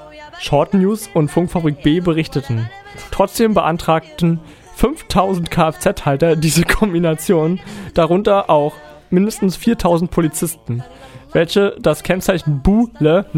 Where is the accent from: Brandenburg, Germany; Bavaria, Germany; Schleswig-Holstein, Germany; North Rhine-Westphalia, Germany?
Brandenburg, Germany; wir müssen fairerweise anmerken, dass wir gar keine Berliner sind. Wir kommen nämlich aus Brandenburg